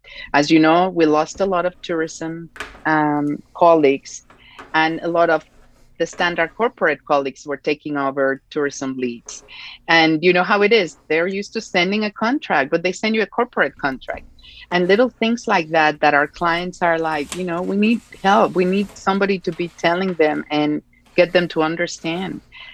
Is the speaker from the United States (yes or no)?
no; Mexico; being born and raised in Mexico, you know, we have two last names.